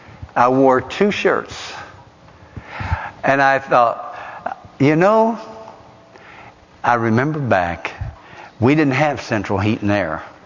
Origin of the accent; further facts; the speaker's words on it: Tennessee, United States; And I grew up right here in Morgan and Roane County. Actually grew up in poverty.